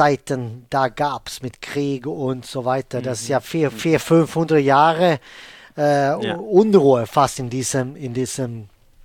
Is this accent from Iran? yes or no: no; Sweden; ich bin ja Schwede.